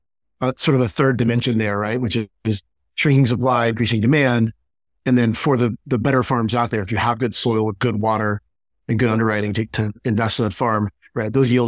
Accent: Arkansas, United States; So I grew up here in Arkansas, where I live today.

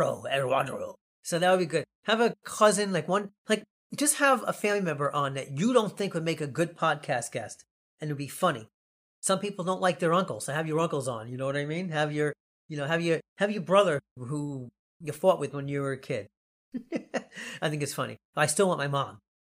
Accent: New York City, New York, United States; And I go, yo, I'm from Brooklyn.

